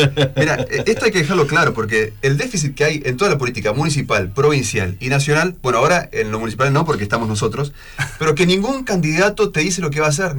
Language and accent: Spanish; Córdoba, Argentina; born there; Si bien tengo 5 hermanos más grandes por parte de mi viejo allá en Córdoba, yo soy nacido en Córdoba, me vine a vivir acá en el 89, me radiqué definitivamente en el 92, porque vivimos 3 años en Villa Paranacito, nos vinimos con la inundación del 92